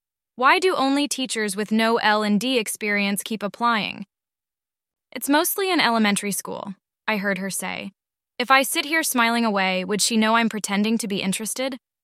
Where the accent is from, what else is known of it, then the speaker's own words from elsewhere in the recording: Australia; But being Australian, we add S's instead of Z's.